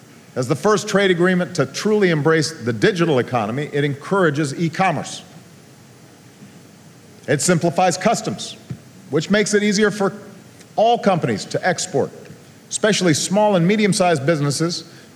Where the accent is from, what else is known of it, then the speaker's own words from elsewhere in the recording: Illinois, United States; I've seen it in my home state of Illinois as manufacturing plants shut down and jobs dried up over the last two decades.